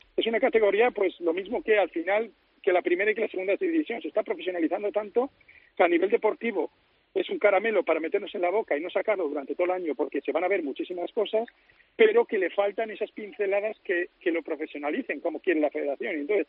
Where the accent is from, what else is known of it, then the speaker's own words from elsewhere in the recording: León, Castile and León, Spain; moved away; also born or lived in Oklahoma, United States; cuando yo vivía en Estados Unidos. Yo soy de León, entonces a los de León nos llaman cazurros, no es algo peyorativo.